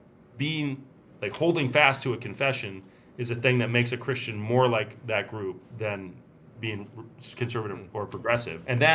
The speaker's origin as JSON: {"language": "English", "town": "Ann Arbor", "region": "Michigan", "country": "United States", "tie": "born or raised there", "said": "I grew up in Ann Arbor, like right next to a Concordia."}